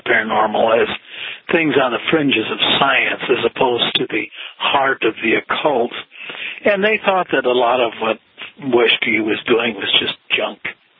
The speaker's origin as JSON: {"language": "English", "town": "Moorhead", "region": "Minnesota", "country": "United States", "moved": "as an adult", "said": "And so in 1970, I moved to Chicago from Moorhead, Minnesota, with a girlfriend."}